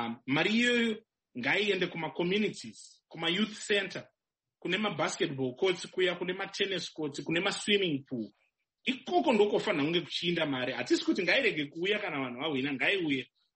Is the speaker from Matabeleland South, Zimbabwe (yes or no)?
no; Kwekwe, Midlands, Zimbabwe; I'm from Kwekwe. I'm from Bizo in Kwekwe.